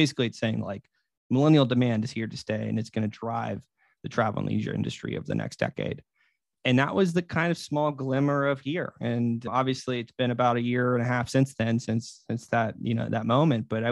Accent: Marietta, Florida, United States; So we went down to Marietta, Florida, which is my hometown, and tried to survive the summer

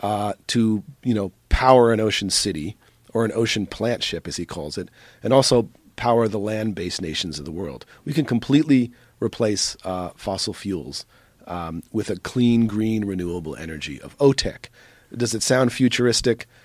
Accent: East Coast, United States; you know, I grew up in the East Coast. I was subjected to a few hurricanes.

